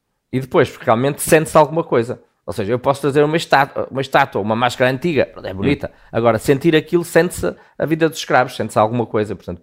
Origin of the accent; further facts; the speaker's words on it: Portugal; faço um clique e deixo de pensar e sou português e cá estou com as minhas coisas.